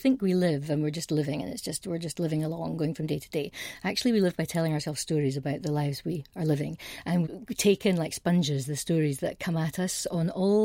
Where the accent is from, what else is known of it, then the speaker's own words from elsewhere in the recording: Scotland, United Kingdom; I'm from the Highlands